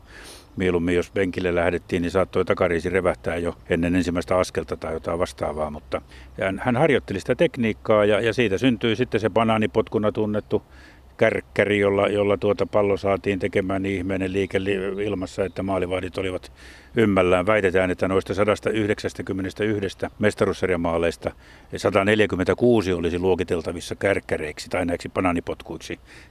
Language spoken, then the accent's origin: Finnish; Jyväskylä, Central Finland, Finland; olen Jyväskylästä kotoisin.